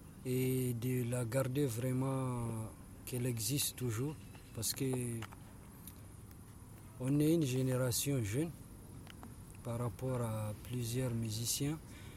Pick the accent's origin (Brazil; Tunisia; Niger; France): Niger; chez nous, au Niger, il n'y a même pas de boutique de musique.